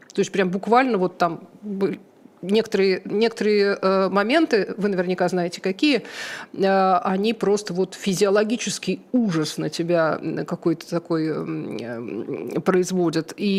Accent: Moscow, Russia; Я, кстати, тоже, когда познакомилась с Кацем, в первую очередь сказала ему, что я из Щукина.

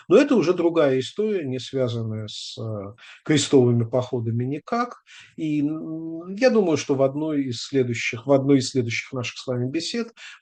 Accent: Russia; как человек из России

